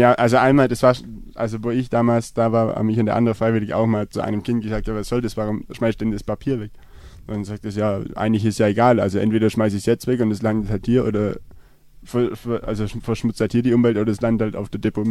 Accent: Merklingen, Baden-Württemberg, Germany; aus meinem Heimatdorf, aus Merklingen bei Walderstadt im Kreise Böblingen

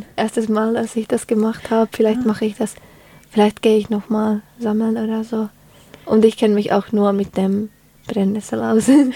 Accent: Finland; now in Germany; ich komme aus Finnland und Finnland ist quasi, obwohl es keine Insel ist, ist es schon so ein bisschen schwierig, mhm, dorthin ohne Flugzeug zu kommen, vor allem halt aus Deutschland.

